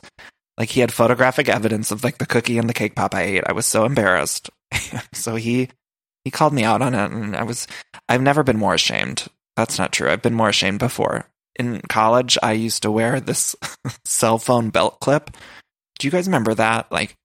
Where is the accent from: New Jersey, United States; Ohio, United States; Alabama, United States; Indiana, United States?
Ohio, United States; and I love the family stuff. I'm an Italian from Ohio.